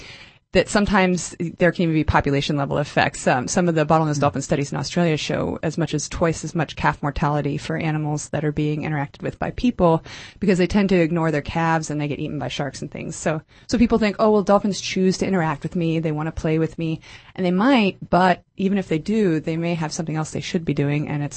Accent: Pennsylvania, United States; born there; now in Portland, United States; Pennsylvania, which is on the east coast of the United States.

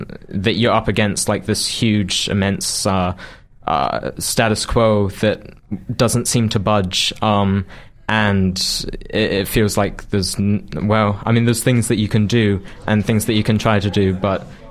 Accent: Nelson, New Zealand; born there; also born or lived in Auckland; now in Dunedin, New Zealand; I was born in Nelson. I spent quite a few years in Auckland before moving to Dunedin mainly, and I spent the past 6 or 7 years here in Dunedin.

